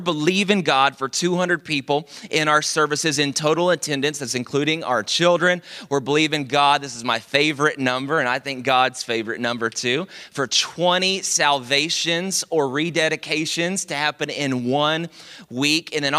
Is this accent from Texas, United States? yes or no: yes; Dallas, Texas, United States; I'm from Dallas and really grew up all around the Dallas Metroplex area.